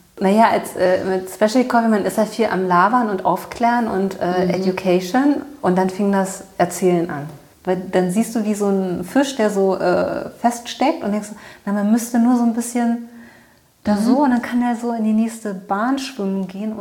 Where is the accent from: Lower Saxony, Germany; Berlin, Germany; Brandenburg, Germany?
Berlin, Germany; als Teenager in West-Berlin